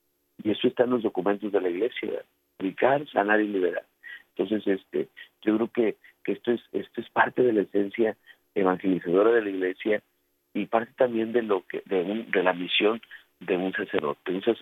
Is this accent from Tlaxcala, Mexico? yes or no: no; Río Bravo, Tamaulipas, Mexico; born there; mi ciudad donde yo nací, en Río Bravo, Tamaulipas, acá en la frontera en México